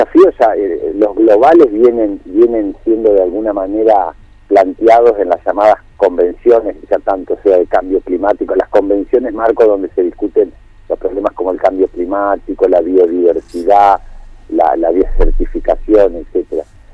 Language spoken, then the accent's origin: Spanish; Paraná, Entre Ríos, Argentina; nosotros como latinoamericanos, como argentinos, como entrerrianos y como paranaenses